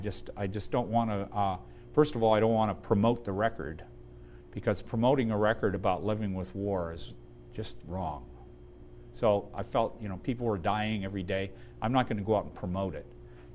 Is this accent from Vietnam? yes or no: no; Canada; people who didn't like what I said were just like attacking me from on personal levels about, well, being a Canadian